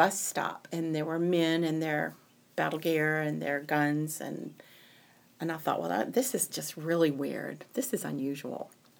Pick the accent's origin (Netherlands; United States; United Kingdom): United States; Virginia; because I came from Virginia and I liked history and I love Virginia history and American history